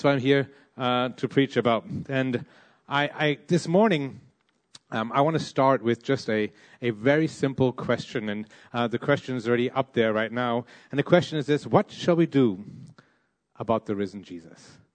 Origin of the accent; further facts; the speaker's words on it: Malaysia; I look and I sound foreign, but I'm a local product. I'm Malaysian. My dad's Italian. My mom is Malaysian